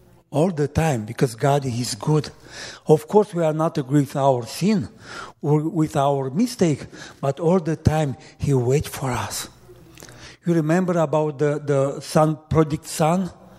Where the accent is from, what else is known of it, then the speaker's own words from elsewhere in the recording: Romania; English is a second language; When I came in the church, for me, no words in English. Just … from Romania. That is all, you know.